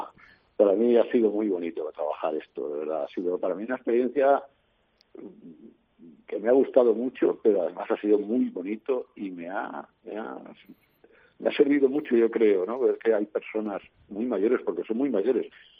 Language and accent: Spanish; Valencian Community, Spain; moved away as an adult; now in Ávila, Spain; Yo el año pasado me vine a vivir a Ávila, en lo que cuando lo cuento aquí llaman el viaje inverso, ¿no? Porque yo soy valenciano y digo, me he venido a vivir a Ávila por voluntad propia